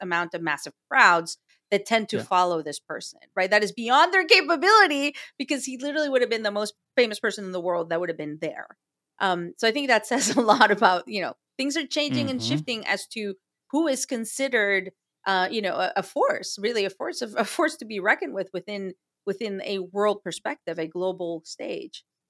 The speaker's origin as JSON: {"language": "English", "town": "Atlanta", "region": "Georgia", "country": "United States", "said": "because I'm from Atlanta. Yeah. Like Atlanta's home."}